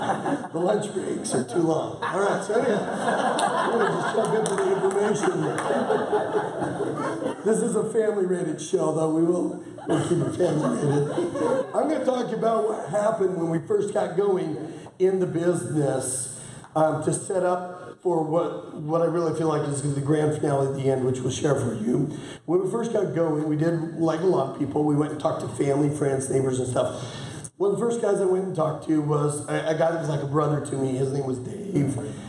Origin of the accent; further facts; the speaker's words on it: Utah, United States; I am from Utah.